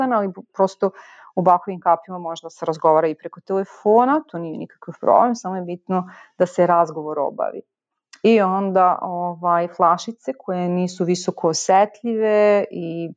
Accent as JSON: {"language": "Serbian", "town": "Vršac", "region": "Vojvodina", "country": "Serbia", "said": "Ja sam iz Vršca"}